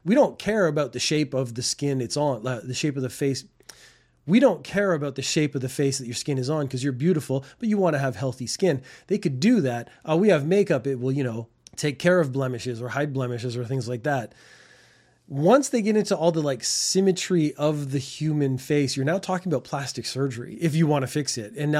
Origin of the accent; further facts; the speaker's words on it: Canada; In America and Canada, I'm from Canada.